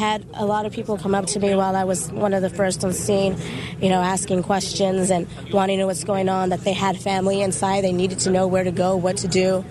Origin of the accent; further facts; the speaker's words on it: Texas, United States; I grew up around here in Wilson County, and this is again, this is not something you see every day here